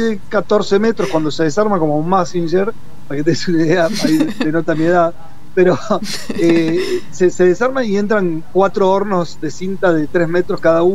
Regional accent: San Juan, Argentina; Yo que soy de San Juan, a mí me encanta la sanjuanina.

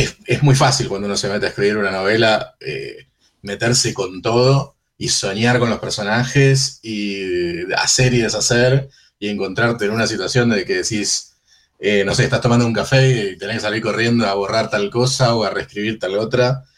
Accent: Argentina; now in Uruguay; Estoy en Uruguay, correcto. Soy argentino, pero sí, estoy de este lado del Chaco.

